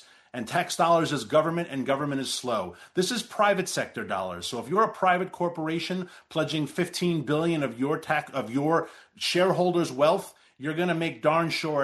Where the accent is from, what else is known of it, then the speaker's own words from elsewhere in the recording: New York, United States; neighboring states, my home state in New York, New Jersey